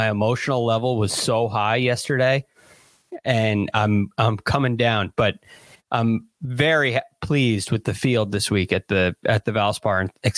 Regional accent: Connecticut, United States; I, this year, have watched about, 12 minutes of a college basketball game, a UConn game in my home state

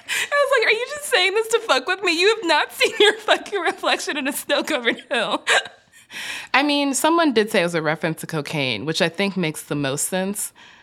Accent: Chicago, Illinois, United States; I grew up in Chicago. Don't even fucking play me. I've seen snow.

